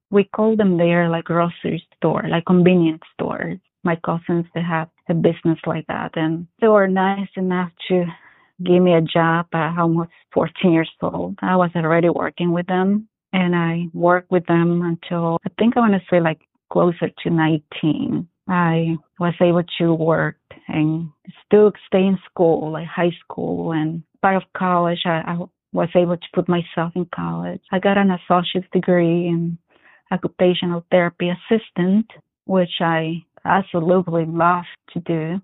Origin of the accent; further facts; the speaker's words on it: Puebla, Mexico; now in United States; I'm originally from Mexico, the south part of Mexico, a city called Puebla. And I'm from a little small town outside Puebla. It's about 3.5 hours approximately. Small town, like real deep in the mountains.